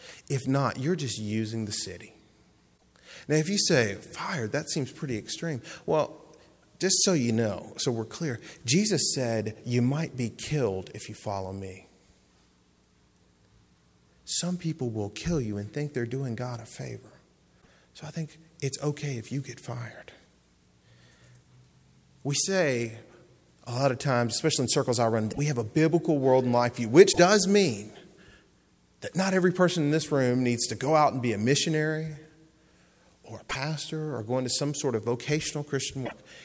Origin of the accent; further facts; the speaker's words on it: Alabama, United States; I'm from Alabama. Great place.